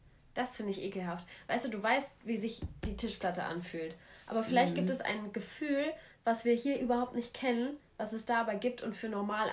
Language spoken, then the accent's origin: German; Hamelin, Lower Saxony, Germany; wir hatten da, wo ich herkomme, aus der wunderschönen Stadt Hameln, einen Berg.